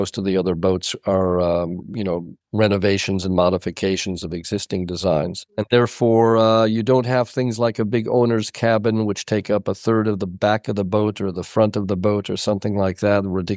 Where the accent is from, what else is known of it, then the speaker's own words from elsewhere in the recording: Chicago, Illinois, United States; I'm American. I grew up in Chicago on the lakefront because my family had a string of sailboats.